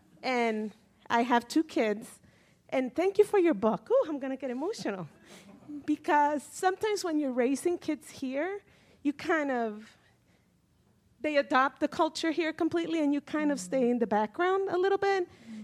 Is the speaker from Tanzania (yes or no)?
no; Puerto Rico; moved away as an adult; now in United States; I came to United States. I'm from Puerto Rico, too.